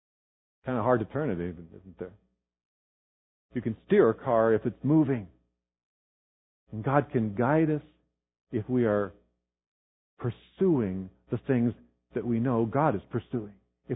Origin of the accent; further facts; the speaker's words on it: United States; As American Christians, we have a lot to be grateful for.